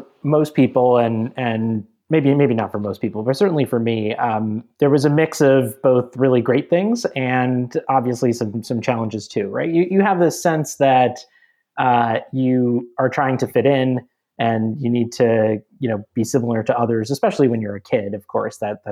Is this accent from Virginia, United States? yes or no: no; Minnesota, United States; also born or lived in Georgia, United States; You know, I grew up largely in Minnesota and Georgia